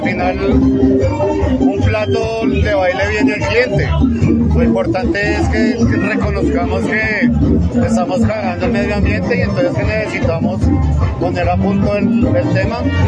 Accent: Bogotá, Colombia; yo soy de Bogotá, sino que mis papás llegaron por casualidad aquí hasta Caracas

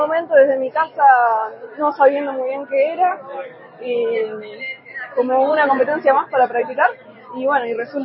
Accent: Argentina; soy argentina. Estudio en la Universidad Nacional de Rosario, en Argentina.

